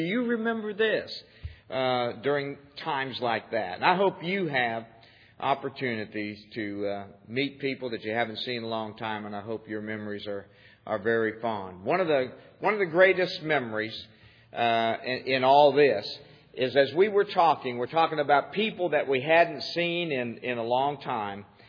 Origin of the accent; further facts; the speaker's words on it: Canton, Ohio, United States; some places that we grew up here in Ohio, Canton, Ohio, mainly in that particular area